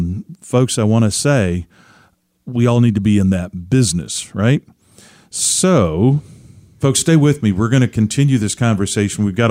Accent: Seattle, Washington, United States; That's my hometown.

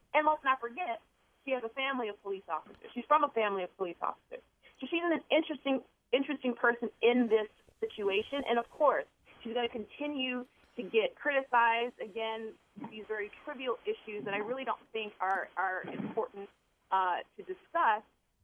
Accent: Cleveland, Ohio, United States; I'm from Cleveland, Ohio, very similar kind of city like Baltimore.

